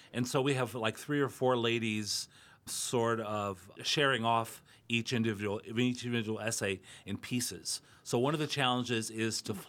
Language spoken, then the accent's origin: English; Ohio, United States; I'm from Ohio, where Irma Bombeck is from